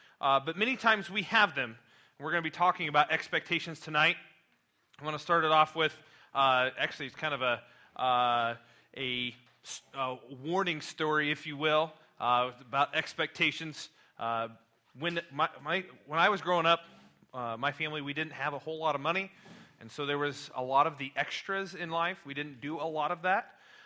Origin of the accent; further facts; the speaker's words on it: Denver, Colorado, United States; I grew up in Denver, and they had this special event where they were kind of inaugurating the introduction of Amtrak to the Denver area.